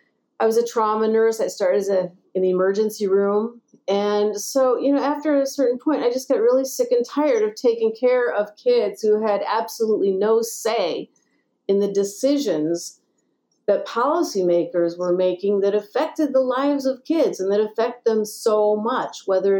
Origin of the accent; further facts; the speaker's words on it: Des Moines, Iowa, United States; the civil rights movement had such a big influence on our lives growing up in Des Moines, Iowa.